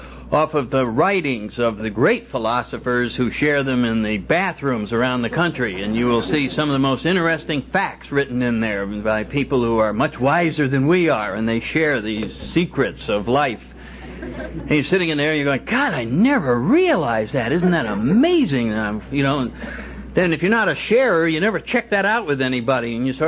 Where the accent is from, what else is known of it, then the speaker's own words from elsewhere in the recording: New Haven, Connecticut, United States; I was one of the townies, that was my hometown, and I worked as a steeplejack on the Yale buildings.